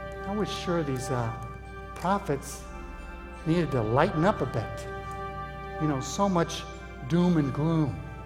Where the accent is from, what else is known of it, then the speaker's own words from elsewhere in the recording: Mexico; English is a second language; Now, growing up in Mexico, I'd seen how people manipulate religious objects very vividly